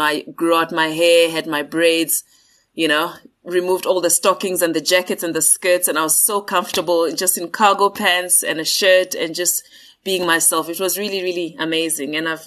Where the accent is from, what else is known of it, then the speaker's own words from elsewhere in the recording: Arusha, Tanzania; I was born and raised in Tanzania. Spent my first 7 years in primary school in Arusha, which is located in the northern part of Tanzania. And then I moved across to South Africa for my tertiary and secondary education.